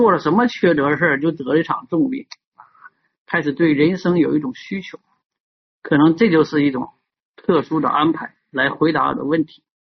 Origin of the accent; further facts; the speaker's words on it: China; 外国人嘛，展示出我们中国人的那种风度。